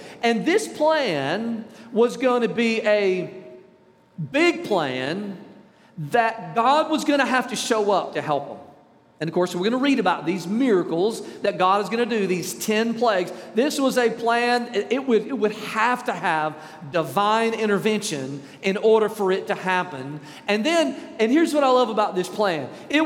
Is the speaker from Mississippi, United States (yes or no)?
yes; Mississippi, United States; I'm from Mississippi. We do those things backwards sometimes.